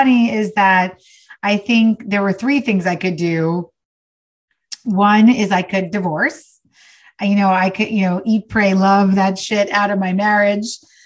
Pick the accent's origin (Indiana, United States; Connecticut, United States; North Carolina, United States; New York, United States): New York, United States; now in Los Angeles, United States; I'm from New York, but I live in LA now.